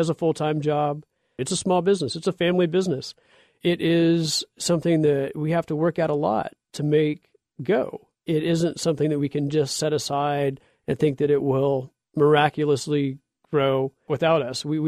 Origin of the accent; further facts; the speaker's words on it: Midwest, United States; I grew up in the Midwest, and I compare it to some of the grain smell.